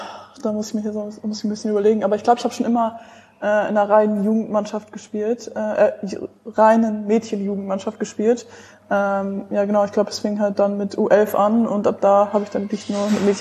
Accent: Osnabrück, Lower Saxony, Germany; Ich komme aus Osnabrück und ich spiele auch hier in Osnabrück bei der ersten Liga, bei den Giro Life Panthers

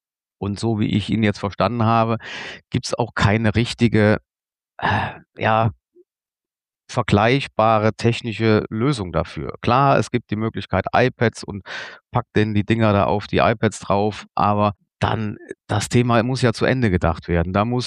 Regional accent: Daaden, Rhineland-Palatinate, Germany; Wir haben hier im Westerwald, hier in meiner Heimatgemeinde in Daaden, einen Wald mit 1.000 Bäumen gepflanzt.

